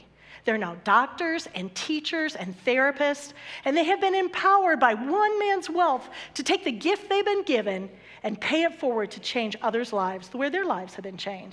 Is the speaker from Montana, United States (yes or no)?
no; Iowa, United States; he lived in my home state of Iowa.